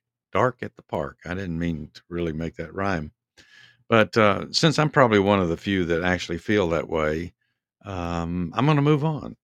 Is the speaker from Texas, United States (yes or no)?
yes; Texas, United States; growing up in Texas in the summertime and even in the springtime, you'd have a lot of thunderstorms come through.